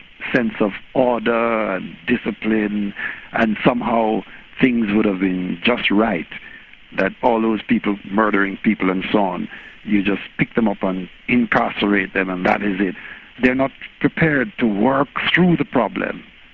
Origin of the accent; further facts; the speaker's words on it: Jamaica; They complain, they struggle, they represent, they fight. That's the nature of being Jamaican.